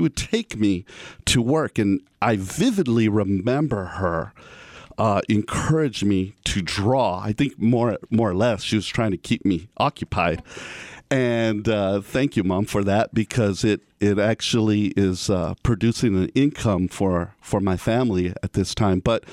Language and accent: English; Superior, Arizona, United States; he built the home that I was raised in there in Superior